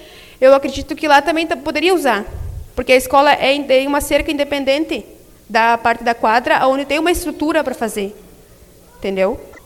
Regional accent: Imbá, Brazil; porque eu nasci e me criei lá no Imbá, né?

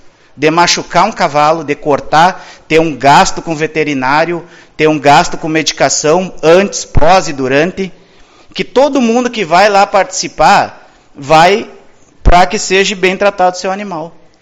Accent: Uruguaiana, Rio Grande do Sul, Brazil; sou natural de Uruguaiana

